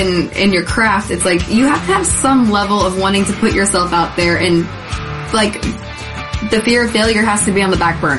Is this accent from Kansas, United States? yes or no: no; Knoxville, Tennessee, United States; I grew up in Knoxville, Tennessee, so